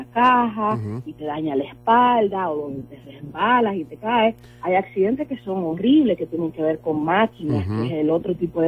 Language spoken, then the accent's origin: Spanish; Dominican Republic; moved away as an adult; yo soy dominicana, nacida y criada en la República Dominicana y me mudé aquí hace aproximadamente 17 años.